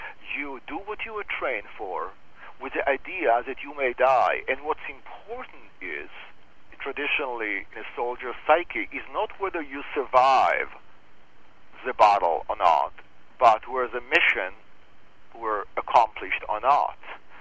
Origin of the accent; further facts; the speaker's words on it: Israel; Living in the Middle East, growing up in Israel